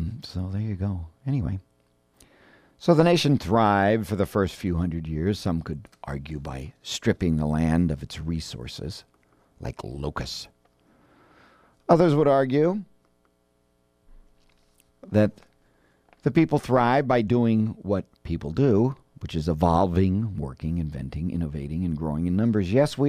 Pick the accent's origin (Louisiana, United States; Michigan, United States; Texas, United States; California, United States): California, United States; I grew up in Marin.